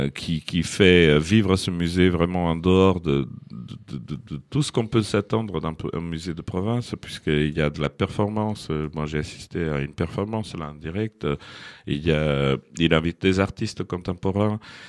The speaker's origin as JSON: {"language": "French", "town": "Porto", "region": "Porto District", "country": "Portugal", "said": "Alhandra, petite ville que je connais bien, où je vais chaque fois au Portugal, qui est ma ville d'adoption, puisque je suis de Porto"}